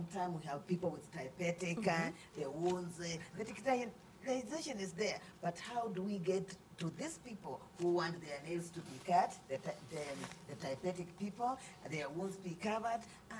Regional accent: Kenya; English is a second language; I come from Africa, Kenya. Mm-hmm. Kenya is one of the countries that is digitalized.

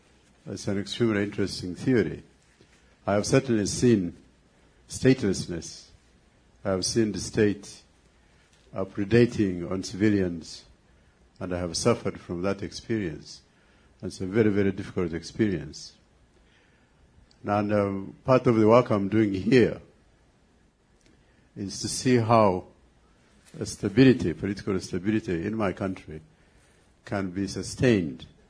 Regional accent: Uganda; now in United States; I'm from Uganda.

